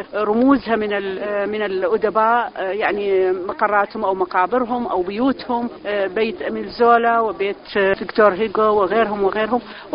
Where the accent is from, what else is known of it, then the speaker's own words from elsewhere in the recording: Iraq; moved away as an adult; هذا الكتاب هو خلاصة سنوات تشرد خارج العراق بعد احتلال العراق، أنا خرجت من العراق